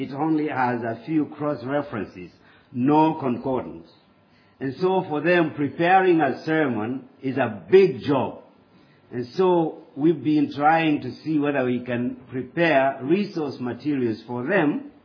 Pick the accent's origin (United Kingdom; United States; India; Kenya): Kenya; English is a second language; I come from Africa, from Kenya, but I haven't come to tell you African stories.